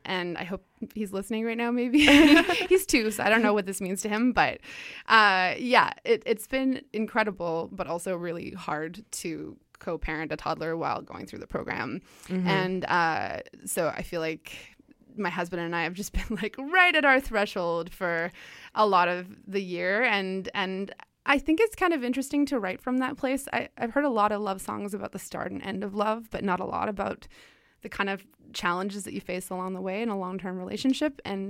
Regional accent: Calgary, Alberta, Canada; I grew up in Calgary.

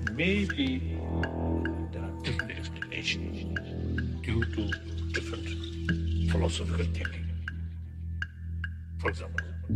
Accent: Tibet, China; English is a second language; Although I come from Tibet, but the outside world considered mysterious death.

